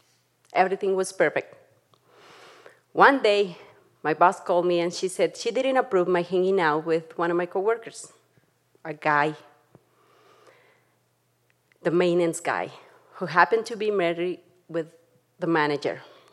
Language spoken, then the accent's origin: English; Tlaxcala, Mexico; now in Jackson, United States; I grew up in Tlaxcala, Mexico, with my mom